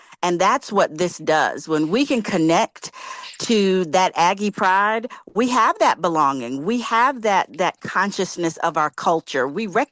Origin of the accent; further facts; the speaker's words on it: Fayetteville, North Carolina, United States; because I'm from Fayetteville, so Fayetteville State's homecoming would be very similar or in similar time frame to my high school, E.E. Smith's homecoming.